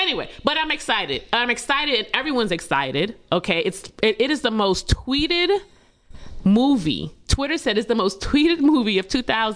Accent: Guyana; I'm from the Guyana, and colorism was really rampant within, you know, our culture.

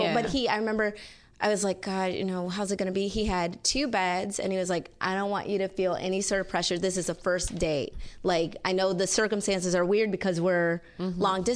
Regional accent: Wisconsin, United States; And I'm from Wisconsin. I mean, we drink.

